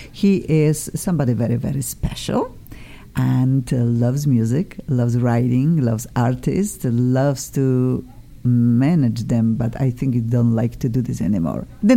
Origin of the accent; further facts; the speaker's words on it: Poland; English is a second language; I'm from Poland, the same.